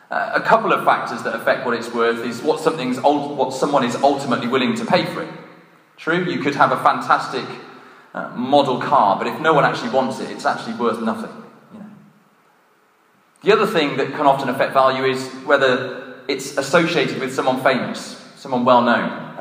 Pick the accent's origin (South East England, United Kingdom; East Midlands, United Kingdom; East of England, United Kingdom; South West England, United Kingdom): South West England, United Kingdom; Gloucester; I'm joking. I can say that. I'm from Gloucester.